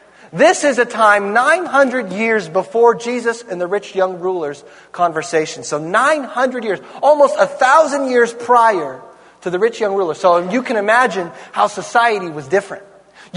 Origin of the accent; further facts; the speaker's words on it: Ukiah, California, United States; I remember I grew up in Ukiah. I grew up redneck.